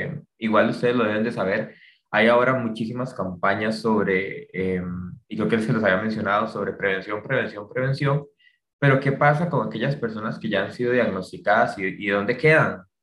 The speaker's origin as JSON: {"language": "Spanish", "region": "Puntarenas", "country": "Costa Rica", "also_born_or_lived": "Heredia", "lives_now": "Cartago, Costa Rica", "said": "Tengo 26 años. Les puedo comentar que soy originalmente de Punta Arenas. De ahí está mi familia. Pero crecí cierta parte en Heredia, ahora vivo en Cartago y paso mucho tiempo en San José."}